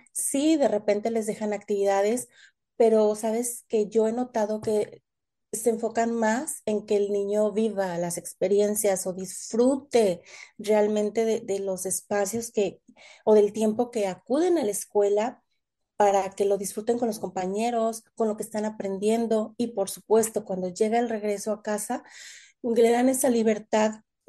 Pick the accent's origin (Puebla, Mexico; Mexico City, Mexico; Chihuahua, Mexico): Mexico City, Mexico; now in Toronto, Canada; ya casi 4 años, en septiembre del 2019. Llegamos aquí a Toronto y de aquí pues no nos hemos movido. Nosotros somos originarios de la Ciudad de México.